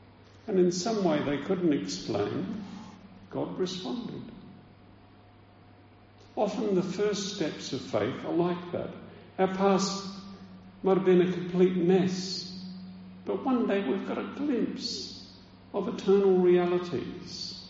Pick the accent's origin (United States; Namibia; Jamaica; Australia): Australia; Meningie, South Australia; I come from Meningi, which means mud. So it's like me from the town of Mud going to the Lord Mayor of Melbourne